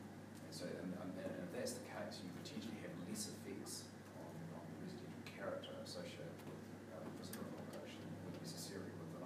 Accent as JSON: {"language": "English", "town": "Taupo", "region": "Waikato", "country": "New Zealand", "tie": "born or raised there", "said": "Yeah, well, Taupo's my hometown, and there's many streets you drive around there where entire streets are on holiday homes."}